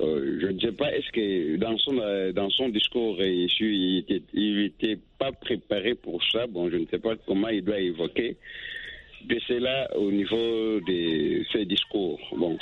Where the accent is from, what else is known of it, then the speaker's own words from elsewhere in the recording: DR Congo; Oui, bonsoir … je suis congolais.